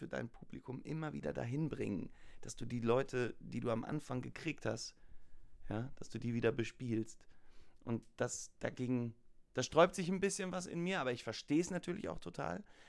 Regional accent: Hagen, North Rhine-Westphalia, Germany; Ich komme aus Hagen und ich wollte nicht zu nah zu Hause sein

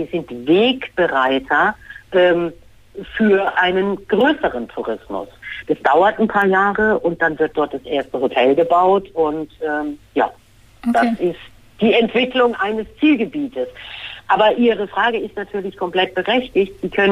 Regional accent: Berlin, Germany; hey, ich komme aus Berlin, ich nehme jetzt typische Sachen aus Berlin

